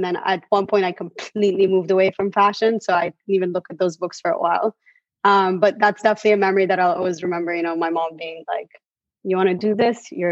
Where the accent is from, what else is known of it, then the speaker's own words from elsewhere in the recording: Cairo, Cairo Governorate, Egypt; now in United States; I always consider myself very lucky having been raised in Egypt and lived there my whole life, or most of my l